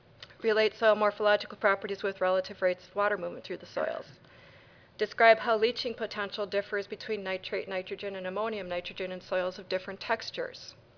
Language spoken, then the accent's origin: English; Wisconsin, United States; I'm from Wisconsin.